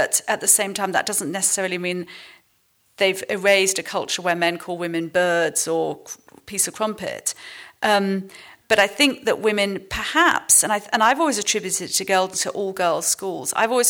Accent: England, United Kingdom; I do think feminism, such as it is, takes a slightly different form as an English person.

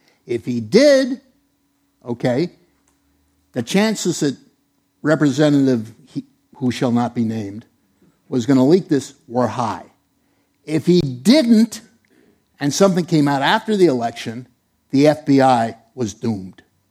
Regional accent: New York, United States; I'm a New Yorker, okay?

